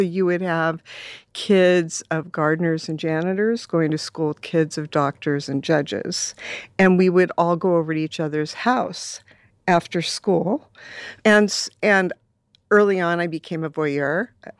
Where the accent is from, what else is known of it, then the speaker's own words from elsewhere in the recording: Los Angeles, California, United States; So I grew up in Silver Lake in the 60s, a very, very, very different place.